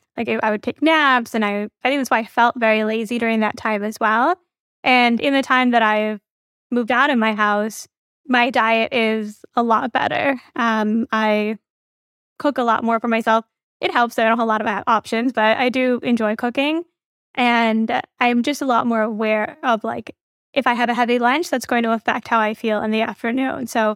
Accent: Midwest, United States; Like my parents are Indian. I grew up in the Midwest.

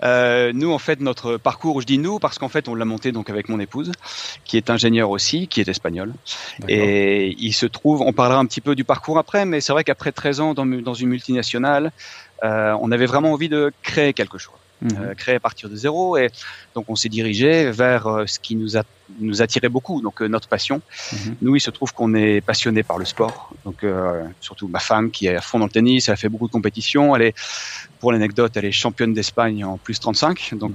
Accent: Lille, Hauts-de-France, France; also born or lived in Geneva, Switzerland; now in Barcelona, Spain; Donc, moi, j'habite Barcelone depuis 10 ans.

